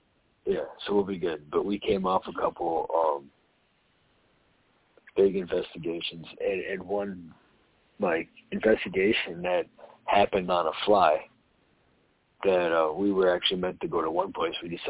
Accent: Florida, United States; Well, my response to that is I grew up in South Florida.

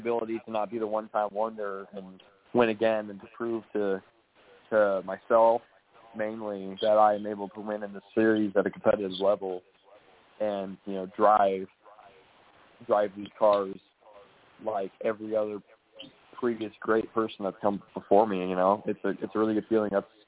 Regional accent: Las Vegas, Nevada, United States; That's my house. That's where I, you know, run a lot, and it's my hometown.

